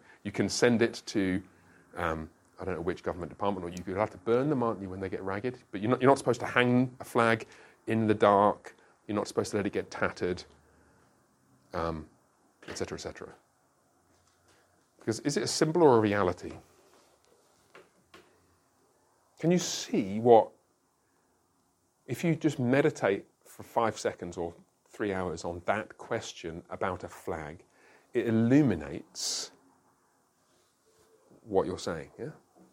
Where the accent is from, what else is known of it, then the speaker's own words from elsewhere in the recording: United Kingdom; It felt a bit weird to have it on my wall at home because I'm British, you know.